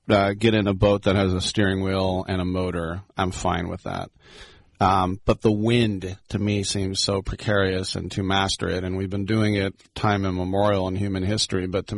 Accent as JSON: {"language": "English", "town": "Richmond", "region": "California", "country": "United States", "said": "I'm from Richmond. Through the tunnel on the other side, or take the dam road if you want to go that way."}